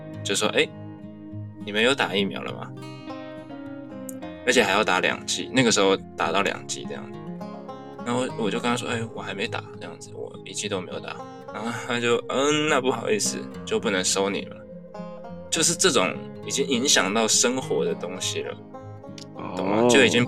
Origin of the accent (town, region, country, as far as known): Taiwan